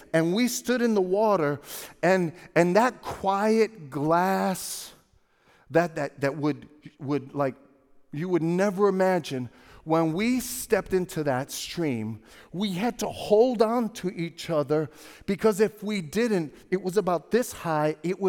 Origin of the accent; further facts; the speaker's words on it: Brooklyn, New York, United States; And I grew up in Brooklyn. I didn't know about any of this